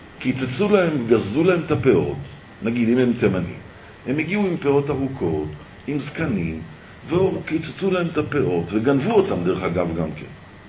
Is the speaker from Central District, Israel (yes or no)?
yes; Petah Tikva, Central District, Israel; וגם אני יליד פתח תקווה, אני נולדתי פה להורים שלי. יש לי אח, אחות, שיהיו בריאים, הם נולדו בחוץ לארץ. אני הכי קטן במשפחה, והיחי שנולדתי פה, לאבא זקן ואמא זקנה הם היו, מאוד זקנים.